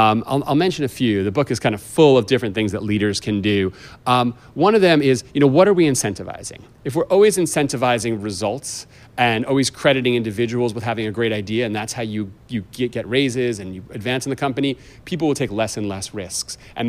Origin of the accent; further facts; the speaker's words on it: California, United States; I spoke to Steve Kerr, who's the coach of the Golden State Warriors in my hometown, his beloved.